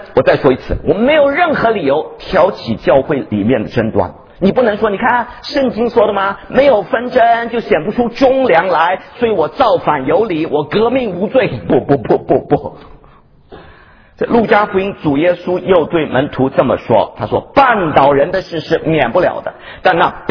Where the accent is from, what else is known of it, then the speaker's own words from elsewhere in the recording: China; 我们中国人也说了，